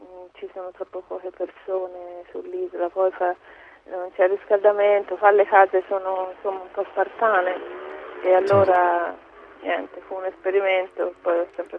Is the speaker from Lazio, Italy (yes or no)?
no; Tuscany, Italy; now in Stromboli, Italy; Sono toscana e da 3 anni sto tornando in Toscana nell'inverno.